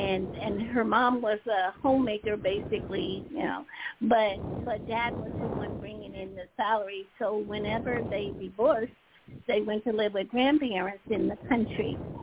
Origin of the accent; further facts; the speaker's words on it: South Carolina, United States; Well, at a very young age, growing up in South Carolina